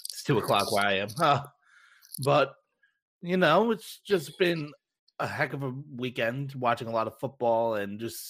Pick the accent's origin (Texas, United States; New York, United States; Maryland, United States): New York, United States; I know arbitration, growing up in New York, it's really tough to go through arbitration with your players.